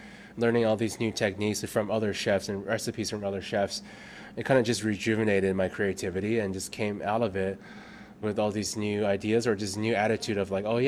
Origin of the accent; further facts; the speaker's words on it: Beijing, China; I grew up in Beijing at the end of sort of where they were still giving out rations.